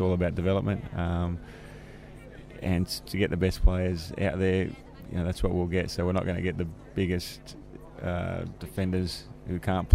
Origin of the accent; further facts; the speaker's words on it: Tuggeranong, Australian Capital Territory, Australia; also born or lived in Melbourne; Yeah, I'm actually from Tuggeranong in Canberra